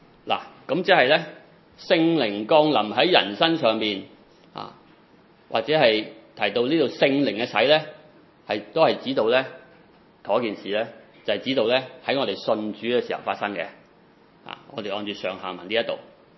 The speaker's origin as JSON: {"language": "Cantonese", "country": "China", "said": "即係我哋中國人就咩都食啦"}